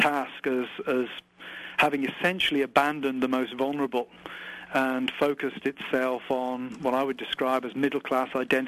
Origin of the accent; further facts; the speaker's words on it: United Kingdom; now in United States; coming to America as a British person, I bring a whole different set of categories, mm-hmm. a whole different cultural history